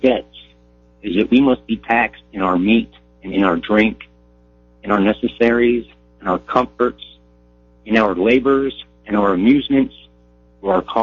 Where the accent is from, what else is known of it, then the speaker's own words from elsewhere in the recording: Detroit, Michigan, United States; I should just say I'm from Detroit.